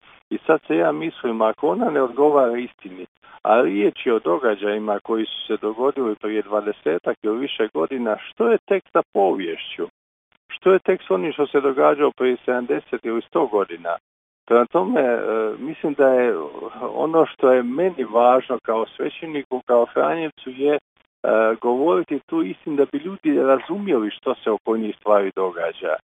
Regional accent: Slavonia, Croatia; živio sam, rođen sam tamo, živio u Slavoniji, onda sam bio na studiju po domovini vani

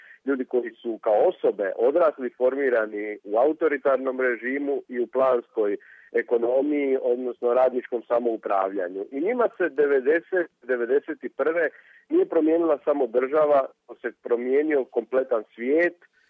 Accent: Zadar, Zadar County, Croatia; now in Zagreb, Croatia; Rođen i odrastao u Zadru, živim, radim u Zagrebu.

